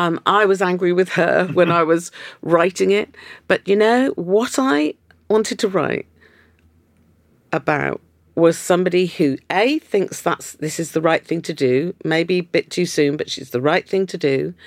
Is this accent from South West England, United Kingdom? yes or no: yes; South West England, United Kingdom; I mean, of course, look, I'm from Cornwall. Pasties mean everything.